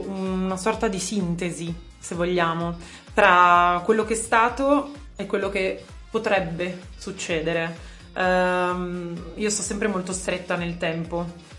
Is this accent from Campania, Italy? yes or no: no; Milan, Lombardy, Italy; born there; sono nata a Milano